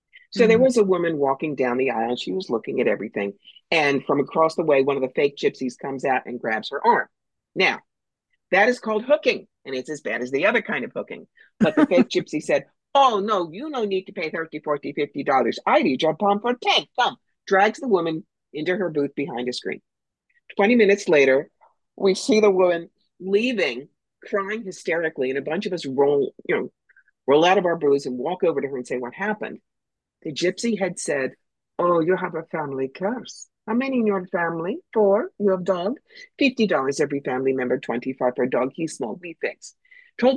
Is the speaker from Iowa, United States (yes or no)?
no; New York, United States; I'm from New York. Don't screw with me.